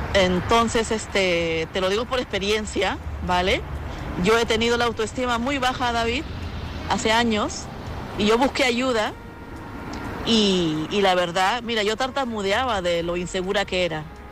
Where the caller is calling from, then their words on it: Madrid, Community of Madrid, Spain; de Madrid.